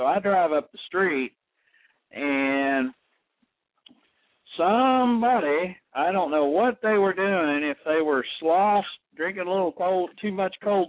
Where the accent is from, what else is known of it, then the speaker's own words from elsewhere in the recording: Texas, United States; accent: Texas; also born or lived in Ohio; That was where I was born, even though I have a Texas accent because I grew up here. But I was born in Ohio.